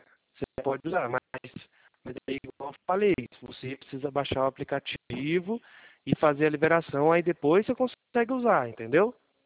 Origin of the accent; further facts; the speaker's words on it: Mogi Guaçu, São Paulo, Brazil; Eu sou aqui de Mogi Guaçu, São Paulo.